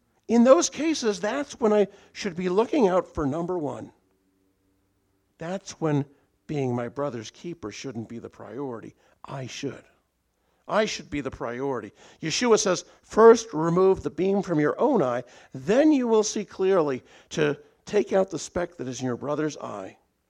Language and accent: English; Canada; some of you know I grew up in Canada